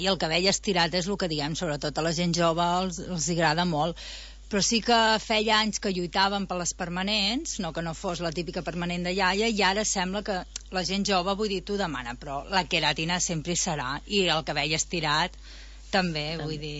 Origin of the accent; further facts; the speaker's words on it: Figueres, Catalonia, Spain; I a més, jo no soc d'aquí, soc de Figueres, tampoc no conec a tanta gent, no?